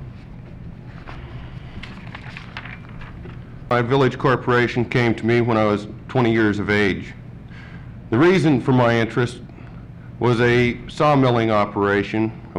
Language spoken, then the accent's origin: English; Alaska, United States; also born or lived in Anchorage / Chicolin / Sutton / Moose Creek; I'm an Athabascan Indian. I was born in Anchorage just a few days after statehood was ratified, or a few days before. I grew up throughout the state of Alaska